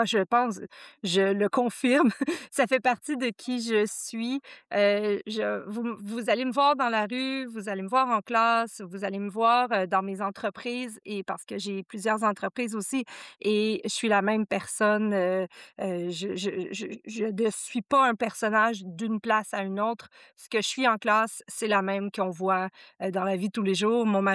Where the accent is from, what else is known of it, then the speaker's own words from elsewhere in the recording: Quebec, Canada; accent: Québécois; J'espère que les auditeurs vont bien comprendre mon accent québécois.